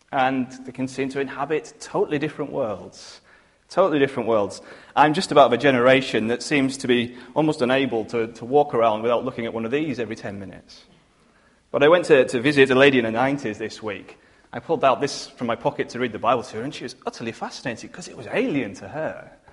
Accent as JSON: {"language": "English", "region": "North West England", "country": "United Kingdom", "tie": "born or raised there", "said": "I grew up in Allerdale, up on the west coast"}